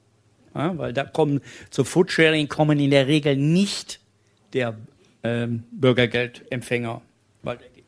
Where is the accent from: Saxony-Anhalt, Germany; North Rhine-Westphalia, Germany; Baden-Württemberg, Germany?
North Rhine-Westphalia, Germany; Hünxe; ich komme aus Hünxe